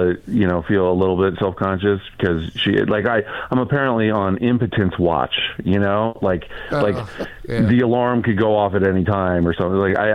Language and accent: English; United States; You know, this is my birthright. I'm an American.